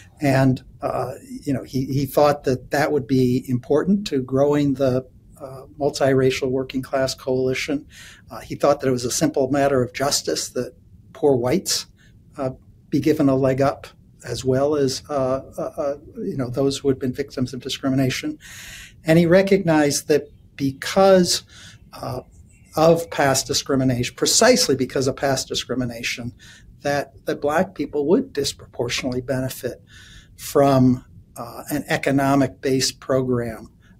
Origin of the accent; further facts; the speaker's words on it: Washington, District of Columbia, United States; born there; So I was born in Washington, D.C. to a liberal, socially conscious, upper middle class white family.